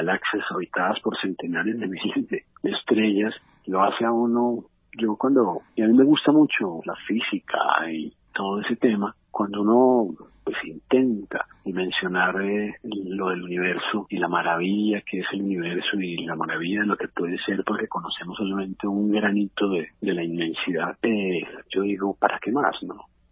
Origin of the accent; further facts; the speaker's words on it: Bogotá, Bogotá Capital District, Colombia; yo soy bogotano y yo siempre he querido o quería hacer una novela que como trasfondo tuviera la ciudad